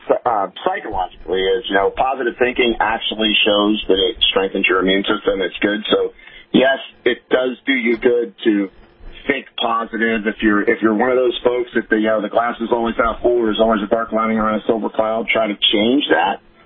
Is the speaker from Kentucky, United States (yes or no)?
no; Pittsburgh, Pennsylvania, United States; born there; I mean, I was born in Pittsburgh, so I mean